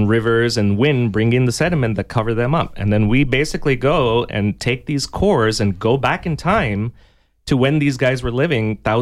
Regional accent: India; now in Tucson, United States; And growing up in India, we have our own monsoon over there, just like here in Tucson, but it's a much larger system.

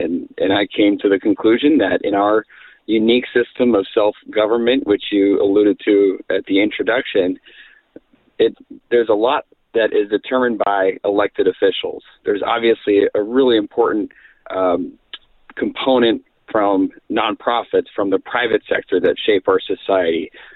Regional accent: Tucson, Arizona, United States; grew up just outside of city limits and had a great childhood growing up in the Tucson area

